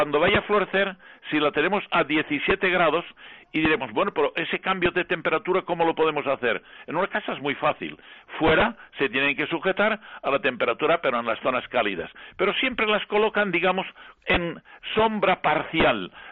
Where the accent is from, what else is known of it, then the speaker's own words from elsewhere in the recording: Levante, Spain; en zonas de mi tierra, de Levante